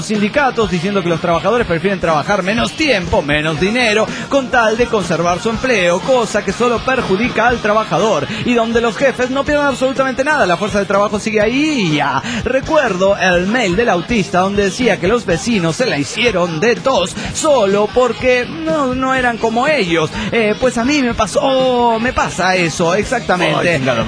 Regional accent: Guadalajara, Jalisco, Mexico; en la foto sigue diciendo que soy de Jalapa, pero soy tapatío, cabrones.

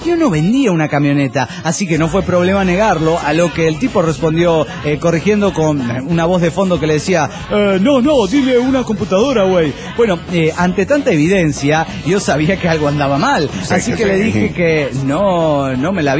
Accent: Guadalajara, Jalisco, Mexico; de Guadalajara, Jalisco, México.

